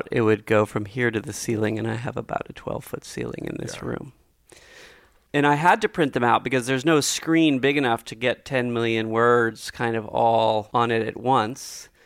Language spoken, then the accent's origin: English; California, United States; Number one, I grew up in Silicon Valley hearing these stories.